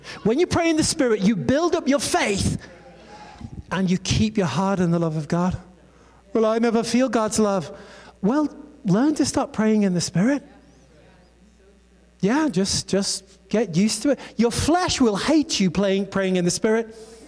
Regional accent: England, United Kingdom; Je suis anglais. Which means, hello … I am an English girl.

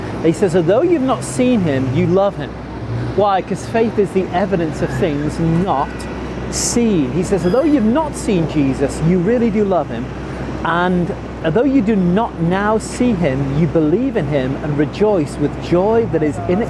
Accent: England, United Kingdom; in the English language, and I am English

